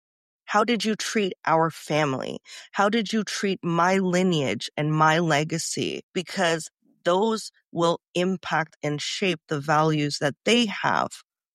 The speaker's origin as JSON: {"language": "English", "country": "Canada", "tie": "born or raised there", "said": "And I grew up in Canada."}